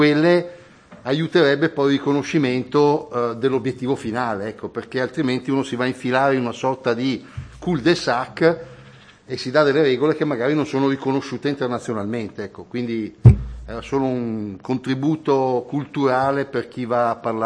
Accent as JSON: {"language": "Italian", "region": "Trentino-Alto Adige", "country": "Italy", "tie": "born there", "said": "Sapete che io sono nato in Trentino ma vivo un po' fuori."}